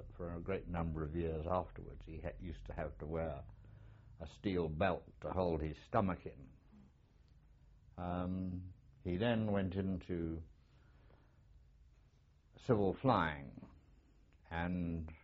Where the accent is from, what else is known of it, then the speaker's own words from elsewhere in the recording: Watford, East of England, United Kingdom; I grew up in Watford, Castlebury Park Avenue